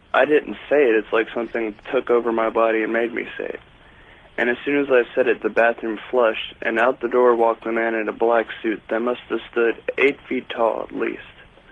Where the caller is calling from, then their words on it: Fort Bragg, North Carolina, United States; from Fort Bragg, North Carolina.